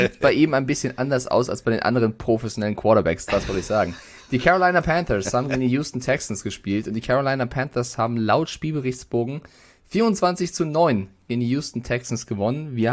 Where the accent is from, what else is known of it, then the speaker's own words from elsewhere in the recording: Frankfurt, Hesse, Germany; now in Munich, Germany; Nee, ich bin Frankfurter.